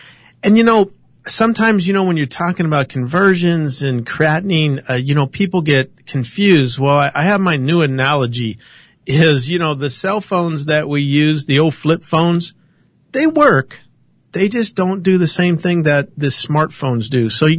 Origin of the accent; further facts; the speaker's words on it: Ohio, United States; but since I'm from Ohio, I thought I'd answer it for Kyle.